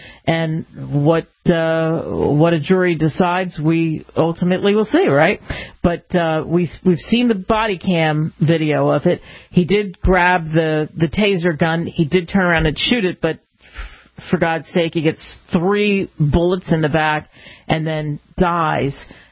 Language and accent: English; Cherry Hill, New Jersey, United States; I grew up in Cherry Hill.